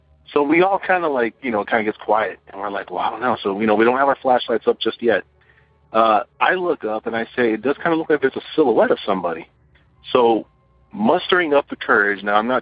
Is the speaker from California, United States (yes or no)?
yes; Ventura, California, United States; from Ventura, California. I was born and raised out here in the Ventura County area.